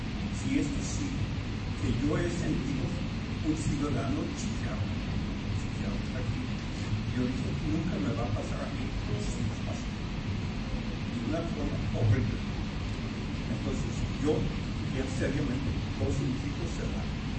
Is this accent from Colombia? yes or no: no; Canada; now in Chapala, Mexico; He sido residente aquí en Chapala desde hace 45 años. Soy originario de Canadá.